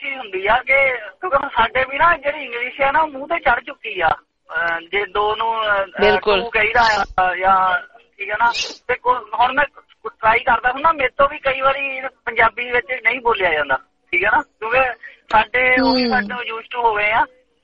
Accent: Uttarakhand, India; ਮੈਂ ਨਾ ਪੰਜਾਬ ਤੋਂ ਨੀ ਮਤਲਬ ਉੱਤਰਾਖੰਡ ਤੋਂ ਆ, ਮੇਰਾ ਬਚਪਨ ਉੱਥੇ ਬੀਤਿਆ

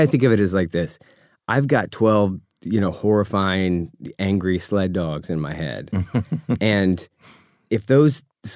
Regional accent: Asheville, North Carolina, United States; also born or lived in Oakland, California; It was, when I grew up, it was just outside of the Asheville city limits.

